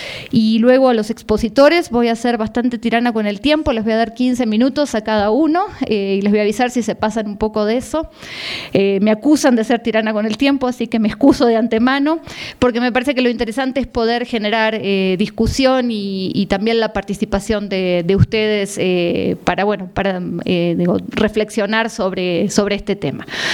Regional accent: Argentina; porque soy argentina y mujer en esta mesa

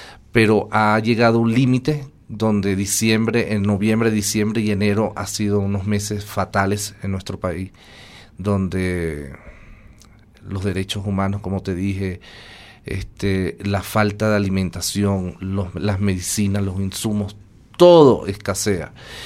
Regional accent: Venezuela; la desesperación de sus derechos humanos como venezolanos en su país

